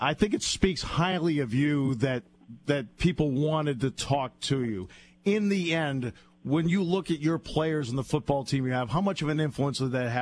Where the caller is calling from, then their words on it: Somerville, Massachusetts, United States; I'm calling from Somerville.